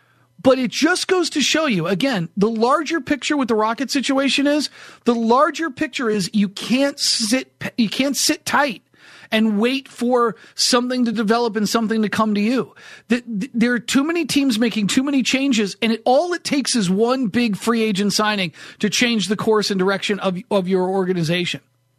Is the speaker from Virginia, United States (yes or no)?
no; Boston, Massachusetts, United States; the Celtics, for example, just growing up in Boston, just following the Celtics as closely as I did.